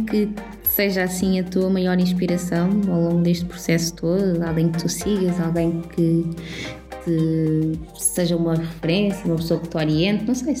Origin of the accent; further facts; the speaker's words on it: Cape Verde; Também sou cabo-verdiana, não te disse.